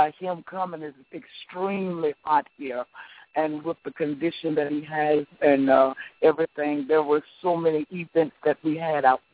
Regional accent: Palatka, Florida, United States; We're traveling to Jacksonville, Florida now, out of my hometown, Palatka, Florida, right outside of St. Augustine, Florida

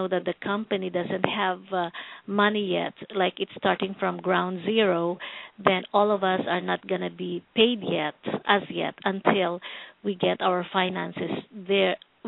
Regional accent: California, United States; I'm from California.

